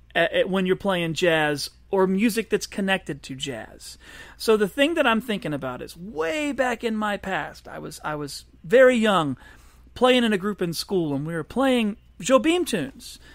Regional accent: United States; because I'm an American jazz musician. That's what I do. That's who I am, you know.

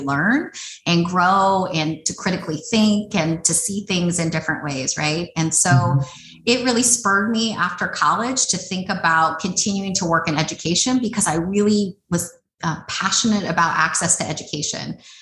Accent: Hayward, California, United States; also born or lived in Korea; now in Oakland, United States; So I grew up in Hayward, California, so 17 miles away from where I live now in Oakland, California, and sort of grew up in the Bay Area

